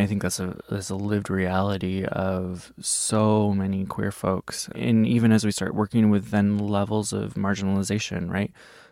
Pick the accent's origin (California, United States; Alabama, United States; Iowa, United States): Iowa, United States; Midwest. I grew up in Iowa.